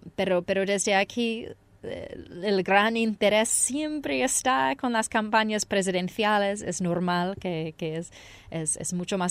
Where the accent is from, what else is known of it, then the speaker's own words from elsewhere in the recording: United States; yo como americana y como vengo de la tradición de los Estados Unidos